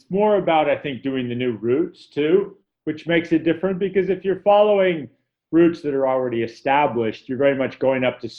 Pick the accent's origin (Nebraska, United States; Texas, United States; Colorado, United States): Colorado, United States; I grew up in Colorado in the middle of the Rocky Mountains.